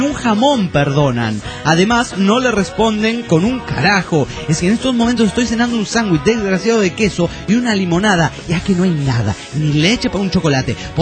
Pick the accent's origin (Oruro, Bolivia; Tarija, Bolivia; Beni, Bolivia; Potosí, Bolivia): Tarija, Bolivia; soy de Bolivia, de la ciudad de Tarija